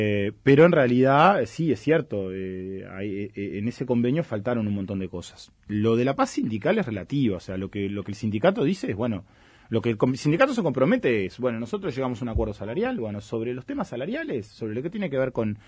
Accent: Montevideo, Uruguay; lo voy a decir como montevideano.

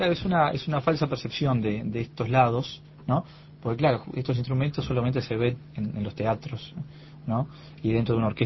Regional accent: San José, Uruguay; now in Montevideo, Uruguay; cuando nos mudamos para Montevideo, que éramos de San José, nosotros, algunos de nosotros somos de San José

